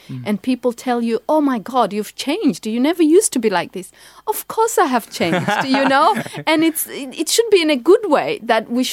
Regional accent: Kenya; as a young, you know, child growing up in Kenya. And I think when we grow up in nature, because I grew up in nature

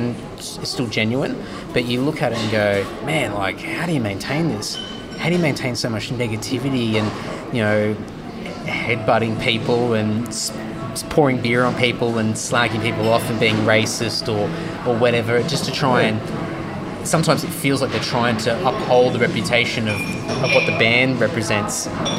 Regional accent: Brisbane, Queensland, Australia; I grew up in Brisbane, and in a period where black and death metal was really strong.

